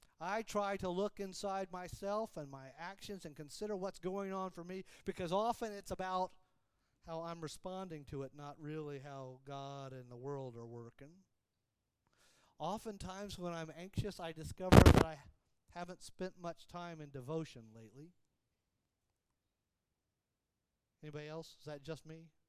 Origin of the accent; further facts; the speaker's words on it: Florida, United States; I grew up in Florida, and I learned to snow ski before I learned to water ski.